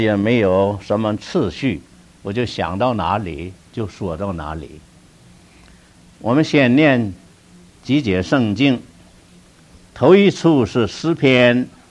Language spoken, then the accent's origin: Chinese; China; 在我们中国那个旧式家庭里面呢，有许多的家庭，这个家主人信什么教啊，这个全家人也就是信什么教。